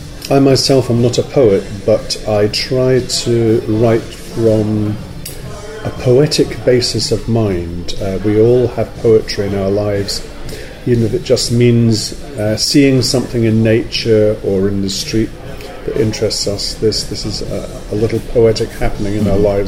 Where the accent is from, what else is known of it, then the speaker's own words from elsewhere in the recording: Scotland, United Kingdom; Yep, I was brought up in the Kingdom of Fife in the east coast of Scotland. And my mother was a Romany, that's like a gypsy, and my father was an Irish Cockney.